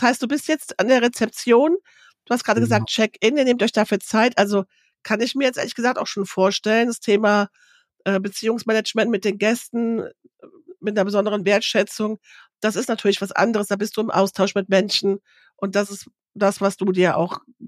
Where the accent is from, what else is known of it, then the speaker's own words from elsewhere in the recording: Rhineland, Germany; Du merkst, ich bin Rheinländerin.